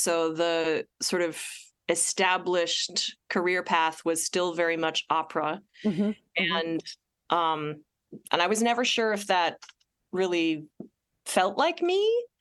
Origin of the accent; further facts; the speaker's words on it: Wisconsin, United States; I'm from the Midwest, Wisconsin originally, and there's a deep choral tradition here.